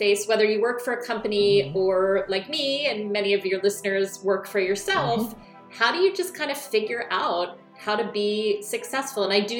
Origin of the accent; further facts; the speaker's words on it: United States; also born or lived in Australia; So I grew up in the United States, went to college, and I didn't know what I wanted to do when I graduated from college.